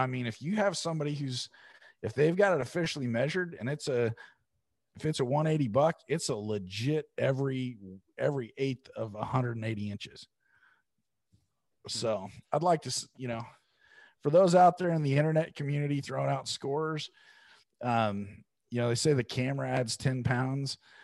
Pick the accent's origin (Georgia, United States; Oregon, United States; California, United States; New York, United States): Oregon, United States; You know, I'm from Oregon. I'm a West Coast guy.